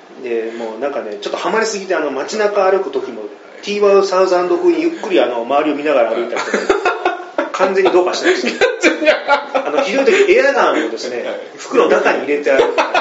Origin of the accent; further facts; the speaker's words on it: Kitakyushu, Fukuoka, Japan; はい、北九州出身なんですよ